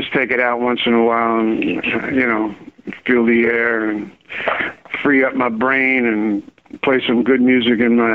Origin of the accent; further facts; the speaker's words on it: Bronx, New York, United States; You know, I was a kid from the Bronx, and I ran into this country station out of Newark, you know, in Jersey, and I was from New York.